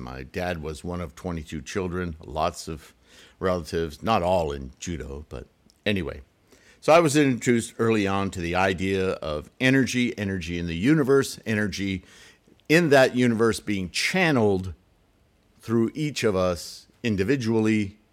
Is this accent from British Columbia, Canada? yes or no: no; Montreal, Quebec, Canada; We grew up in Montreal